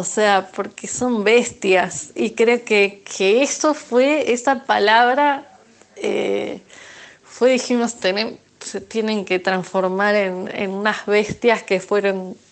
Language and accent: Spanish; Argentina; como buena argentina